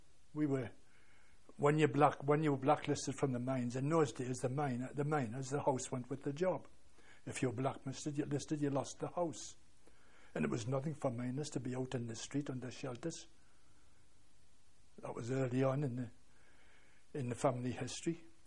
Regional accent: Scotland, United Kingdom; born there; I was born in Lanarkshire, Scotland, 1910, 5th of October.

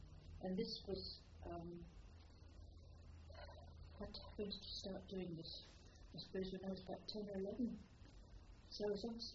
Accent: Letchworth, East of England, United Kingdom; also born or lived in London; I was born in Hackney in London, and a year later, here I was up in Letchworth

